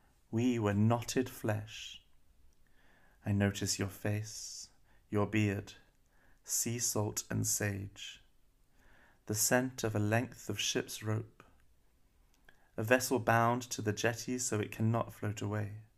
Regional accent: United Kingdom; now in Berlin, Germany; I'm a poet. I'm originally British, but I live currently in Berlin.

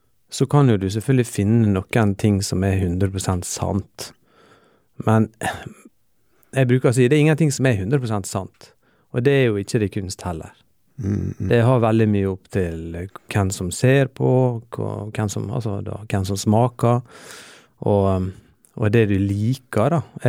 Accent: Ålesund, Møre og Romsdal, Norway; Jeg kommer jo fra Ålesund

